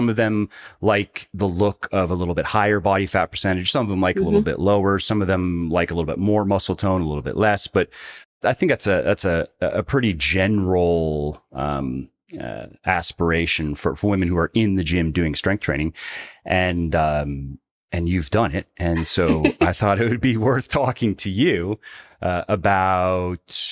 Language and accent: English; Florida, United States; I grew up in Florida, and I never got used to it.